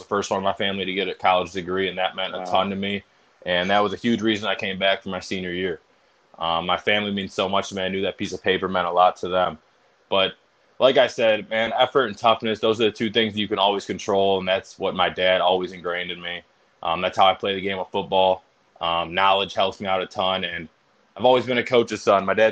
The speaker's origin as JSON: {"language": "English", "town": "Brook Park", "region": "Ohio", "country": "United States", "tie": "born or raised there", "said": "Well, I grew up in Cleveland, Ohio. I was raised there my entire life, a suburb called Brook Park."}